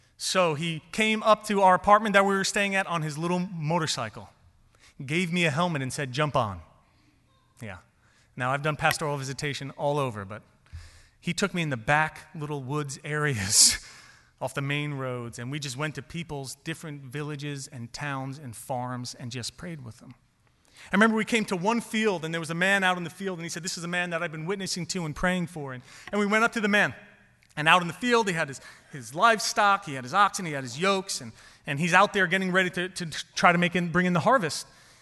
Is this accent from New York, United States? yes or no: yes; New York City, New York, United States; Growing up in New York City, I don't know a lot about oxen.